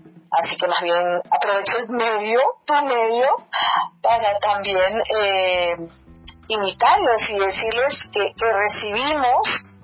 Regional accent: Colombia; una emoción de poder postular a mi tierra, a Colombia

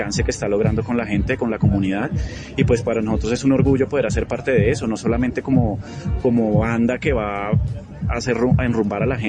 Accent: Bogotá, Colombia; músico colombiano, bogotano, ya llevo harto tiempo en la música, realmente.

